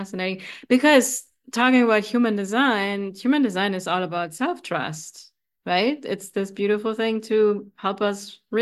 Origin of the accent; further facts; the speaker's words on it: Germany; English is a second language; So we're going to stick with speaking English because we're both originally from Germany.